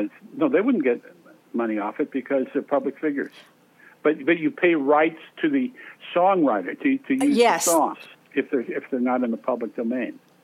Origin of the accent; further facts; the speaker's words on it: Seattle, Washington, United States; And growing up in Seattle, you know, my father was, you know, is a businessman and all my family.